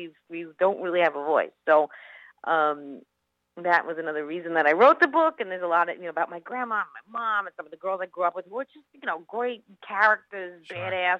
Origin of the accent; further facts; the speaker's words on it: Queens, New York, United States; It's about me, it's growing up in Queens